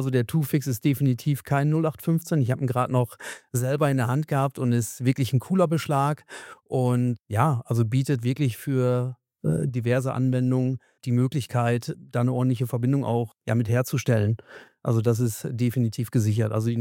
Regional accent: Germany

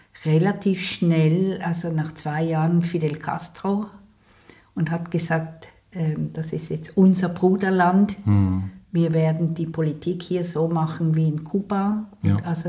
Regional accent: Winterthur, Zurich, Switzerland; wir hatten in Winterthur, wo ich aufgewachsen bin, sehr viele Flüchtlinge aus Chile gehabt.

